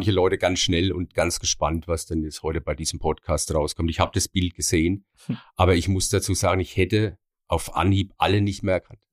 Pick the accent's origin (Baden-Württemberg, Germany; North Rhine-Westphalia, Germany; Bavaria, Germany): Bavaria, Germany; Anshausen; now in Reiterswiesen, Germany; Natürlich, Anshausen, als gebürtiger Anshäuser, der da auch Fußball gespielt hat in der Jugend.